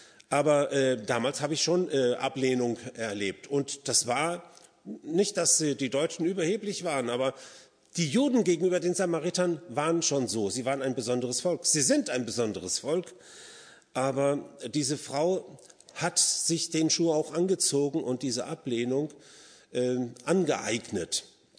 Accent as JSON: {"language": "German", "country": "Spain", "second_language": "German", "lives_now": "Hesse, Germany", "said": "Also ich komme nicht hierher, ich komme aus Spanien, habe aber einen ziemlich guten Akzent hier."}